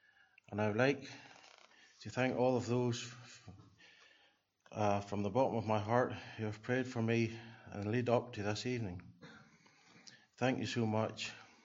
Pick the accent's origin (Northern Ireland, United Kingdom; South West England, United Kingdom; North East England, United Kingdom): Northern Ireland, United Kingdom; Ballymoney; born there; I was born in Ballymoney's Route Hospital, which is no longer there anymore, on the 2nd of September 1971.